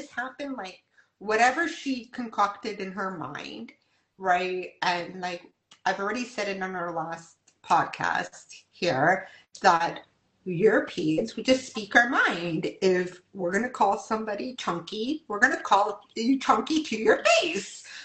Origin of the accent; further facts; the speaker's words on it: Canada; I'm sorry, I'm not American, I'm Canadian.